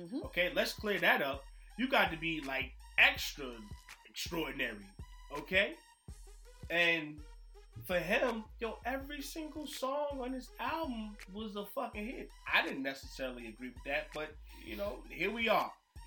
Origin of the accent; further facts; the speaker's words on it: New Jersey, United States; And I'm from Jersey. We from Jersey.